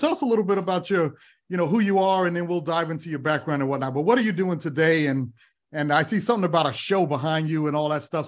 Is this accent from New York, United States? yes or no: yes; New York City, New York, United States; I grew up in New York City